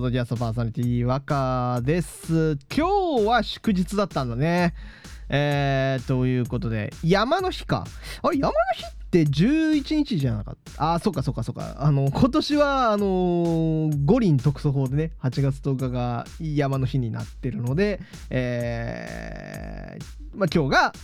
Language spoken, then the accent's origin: Japanese; Hokkaido, Japan; もう北海道から来た僕からするともうぐわってもう気持ち悪いぐらいの暑さで